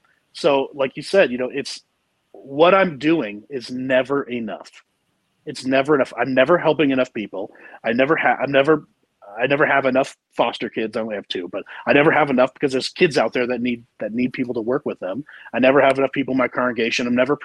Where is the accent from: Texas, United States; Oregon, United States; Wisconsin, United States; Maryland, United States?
Oregon, United States; Salem; I come from a long line. Like, I was born and raised in Salem, Oregon. If you don't know anything about it, it's wet.